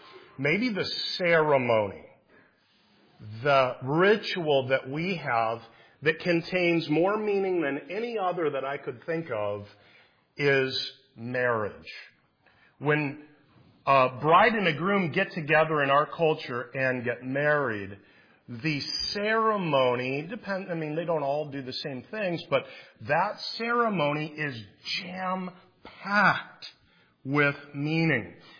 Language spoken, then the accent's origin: English; Iowa, United States; I must be a hick, right? I'm from Iowa originally.